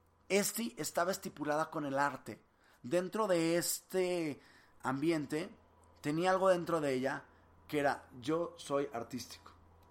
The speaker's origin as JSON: {"language": "Spanish", "town": "Monterrey", "region": "Nuevo León", "country": "Mexico", "said": "yo soy de Monterrey"}